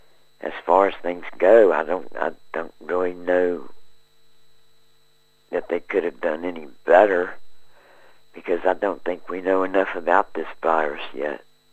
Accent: United States; I was born and raised in America.

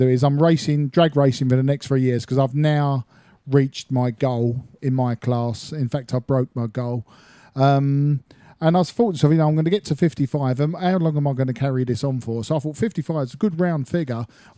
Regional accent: Australia; I'm Australian, mate. Whinging pom.

